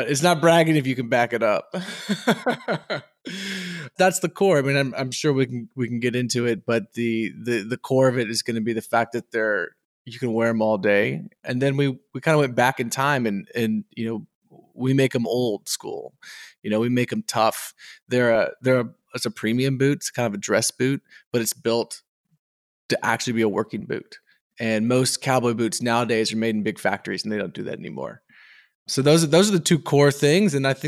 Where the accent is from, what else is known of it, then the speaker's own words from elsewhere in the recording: Texas, United States; You know, as a Texan, you can't not wear boots.